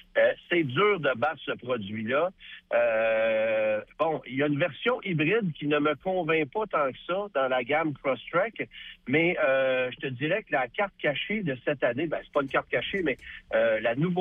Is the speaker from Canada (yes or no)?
yes; Quebec, Canada; tous les petits véhicules qu'on achète chez nous au Québec